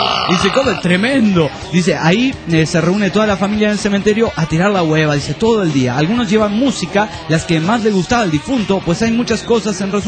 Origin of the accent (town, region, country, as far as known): Mairana, Santa Cruz, Bolivia; born or raised there